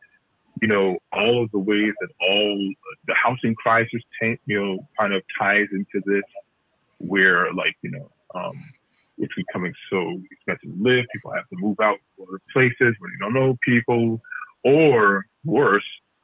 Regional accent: Jamestown, New York, United States; I was in a bar back in my hometown, Jamestown, New York, a few.

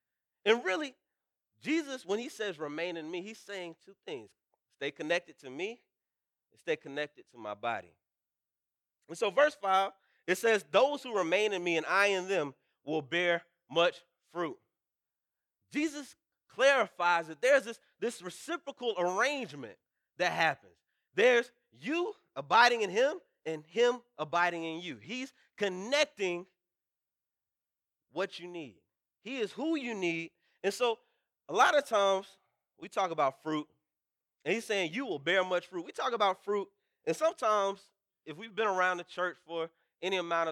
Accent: North Carolina, United States; I mean, I grew up in North Carolina in the country, but I didn't really like bugs like that.

